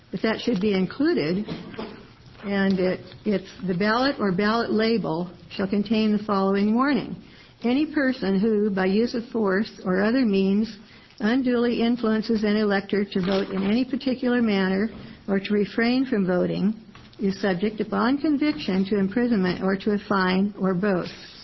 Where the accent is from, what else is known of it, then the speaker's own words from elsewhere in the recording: Oregon, United States; I'm from Clackamas County.